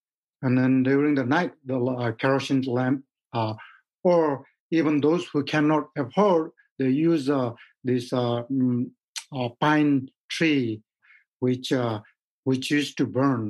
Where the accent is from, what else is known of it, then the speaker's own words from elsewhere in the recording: Thame, Koshi Province, Nepal; Well, it's a small town. We all know each other. Grew up with 8 siblings.